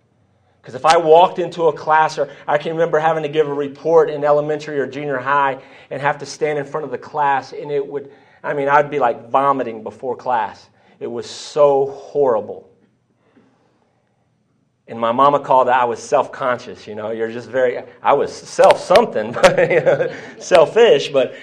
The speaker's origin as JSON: {"language": "English", "town": "Lubbock", "region": "Texas", "country": "United States", "tie": "born there", "said": "we're from I was born in Lubbock, Texas"}